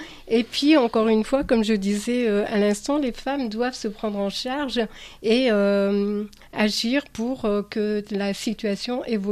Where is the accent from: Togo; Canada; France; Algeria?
Algeria; quand moi je prends l'exemple de l'Algérie, par exemple, parce que je suis originaire de l'Algérie